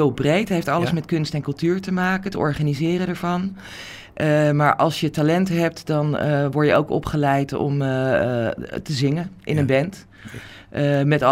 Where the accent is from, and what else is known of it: The Hague, South Holland, Netherlands; born or raised there; also born or lived in Rotterdam